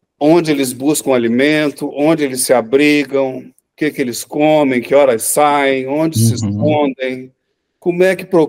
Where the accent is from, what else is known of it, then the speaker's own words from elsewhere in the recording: Rio de Janeiro, Brazil; do ambiente urbano do Rio de Janeiro, onde eu cresci, nas outras cidades onde eu vivi